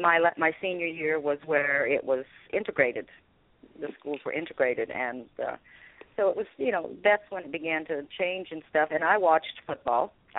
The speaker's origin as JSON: {"language": "English", "region": "Connecticut", "country": "United States", "also_born_or_lived": "Georgia", "said": "Well, I started watching the Jets back in the 60s when I moved from New England, Connecticut, down to Georgia, which was quite a culture shock."}